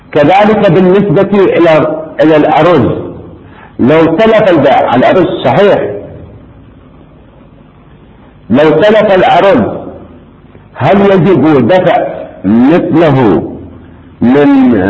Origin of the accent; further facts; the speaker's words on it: Iraq; عندنا في العراق الحنطة الكردية، الحنطة الكربلائية، الحنطة البغدادية، لها أنواع